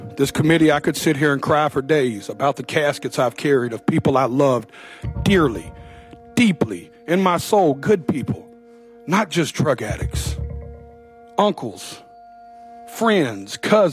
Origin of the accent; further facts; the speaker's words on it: Nashville, Tennessee, United States; I'm from Nashville, Tennessee.